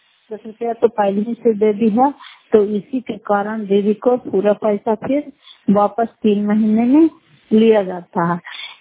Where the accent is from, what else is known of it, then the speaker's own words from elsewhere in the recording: Bihar, India; नगर फतेहपुर पंचायत मकरौता जिला नालंदा खरा कस्बा ब्लॉक की निवासी हूँ।